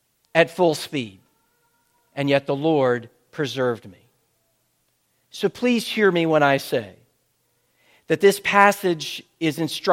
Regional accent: Irmo, South Carolina, United States; by my hometown of Irmo, at least the town not which I was born, but the town in which I realized who I was as a human being, and that is a small town called Irmo, just outside of Columbia.

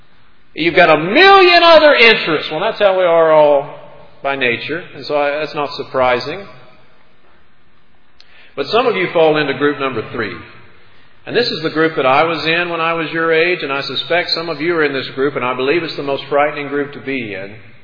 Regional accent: Oklahoma, United States; Well, listen, I'm originally from Oklahoma, a little tiny town in farm country, Oklahoma.

